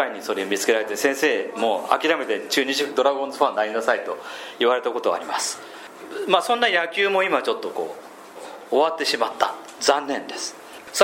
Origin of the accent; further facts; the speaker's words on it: Tokyo, Japan; now in Aichi, Japan; 私は東京人だったんですが、同じ年の江川が、